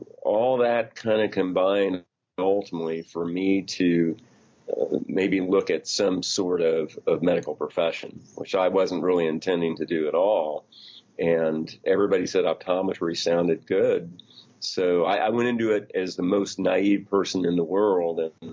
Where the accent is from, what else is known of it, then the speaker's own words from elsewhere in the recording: Terre Haute, Indiana, United States; I grew up in Terre Haute, Indiana. That is a city that probably isn't as distinguished and as so many others, but I will say that it was the home of Larry Bird when I was there.